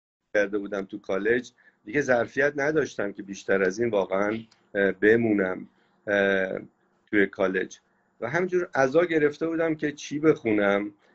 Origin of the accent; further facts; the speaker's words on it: Abadan, Khuzestan, Iran; also born or lived in United States; من بچه خب جنوبم، بچه آبادان هستم، خب دور و برم همش نفت و پتروشیمی و پالایشگاه و غیر و ذالک بود